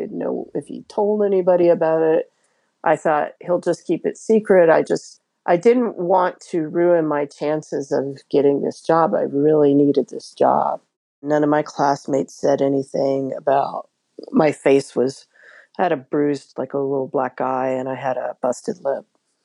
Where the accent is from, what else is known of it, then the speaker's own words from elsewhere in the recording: Alabama, United States; Well, I was raised in Alabama. I went to Auburn University